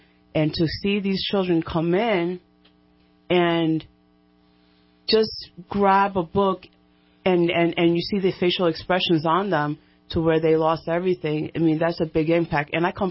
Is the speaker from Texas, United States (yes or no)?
no; Providence, Rhode Island, United States; I am from Little Rhode, the most state in the nation, Providence, Rhode Island.